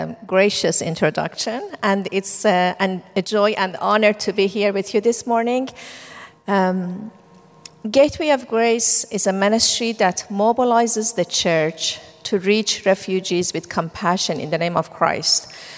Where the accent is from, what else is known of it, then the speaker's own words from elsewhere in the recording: Iran; I'm from Iran. I was born and raised a Muslim, and my family was nominally Muslim, so there was never a conversation about religion at home.